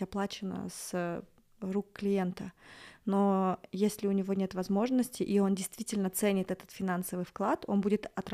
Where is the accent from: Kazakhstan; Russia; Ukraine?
Kazakhstan; Ekibastuz, Pavlodar Region; born there; я вообще родилась в Акибастузе